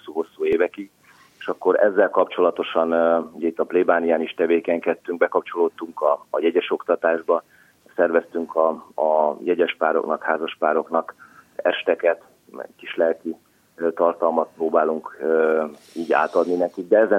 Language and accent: Hungarian; Zalaegerszeg, Zala, Hungary; Én Zalaegerszegen élek a családommal. Élünk. Én itt is születtem, és azóta itt is élünk.